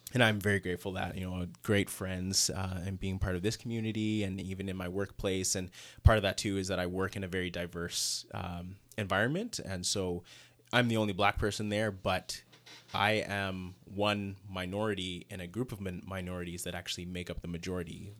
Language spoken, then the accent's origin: English; Canada; also born or lived in Nigeria; I was born in Nigeria. I only lived there for 1 year before my family moved to Canada.